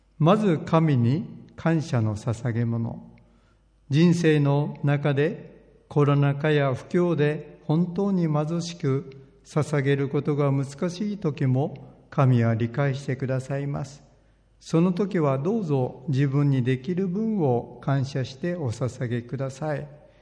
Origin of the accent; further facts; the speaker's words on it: Kumamoto, Japan; born there; 私はイエス様を信じる前はどうして私は九州の熊本のこの家に生まれたのだろうと思いましたが